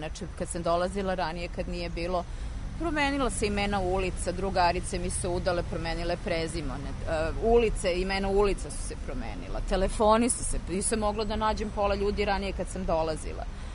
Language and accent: Serbian; Serbia; Ma odakle iz Evrope, jer rekao iz Srbije.